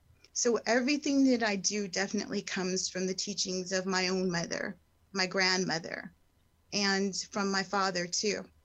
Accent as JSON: {"language": "English", "town": "Altadena", "region": "California", "country": "United States", "tie": "born or raised there", "said": "I am a San Gabriel girl. So I grew up in Altadena, California."}